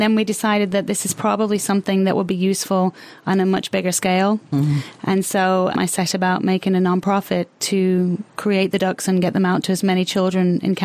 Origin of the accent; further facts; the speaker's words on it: England, United Kingdom; moved away as an adult; also born or lived in Wisconsin; now in Tennessee, United States; I moved from England in my early 20s, just after college. I moved from England and spent 10 years in Wisconsin, and now 10 years down here in Tennessee.